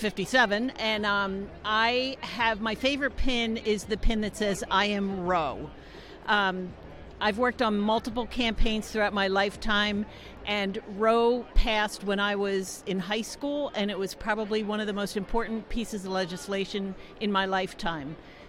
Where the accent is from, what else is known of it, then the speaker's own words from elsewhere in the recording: Shaker Heights, Ohio, United States; I'm from Shaker Heights, Ohio.